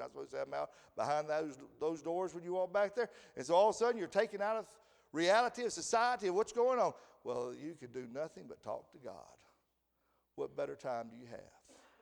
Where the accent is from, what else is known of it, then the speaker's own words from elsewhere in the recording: United States; if I go to Barbados and I go down there and I start talking to them like I'm an American, and I am an American, they know that.